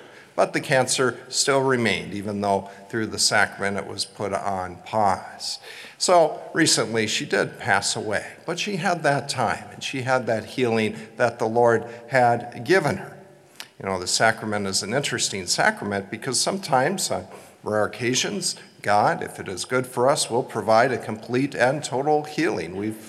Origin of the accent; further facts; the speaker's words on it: Minneapolis, Minnesota, United States; a card group that I had growing up in the Twin Cities